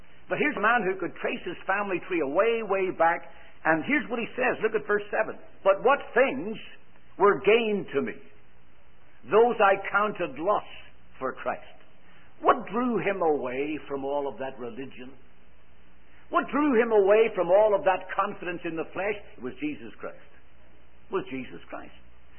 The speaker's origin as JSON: {"language": "English", "country": "Ireland", "accent": "Irish", "said": "And by the way, with my Irish accent, I didn't say Philippines."}